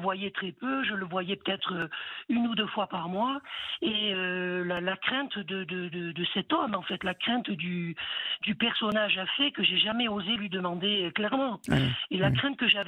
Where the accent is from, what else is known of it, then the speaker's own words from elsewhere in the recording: Port Lyautey, Rabat-Salé-Kénitra, Morocco; born there; Je suis née à Port-Lyoté, au Maroc.